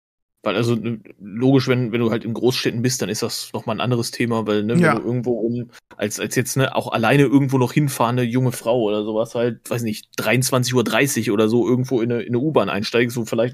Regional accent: Lower Saxony, Germany; now in Mainz, Germany; Ich bin in Südniedersachsen ja aufgewachsen, einfach auf dem Dorf.

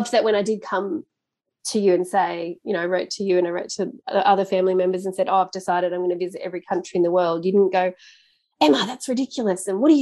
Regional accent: Australia; Being Australian

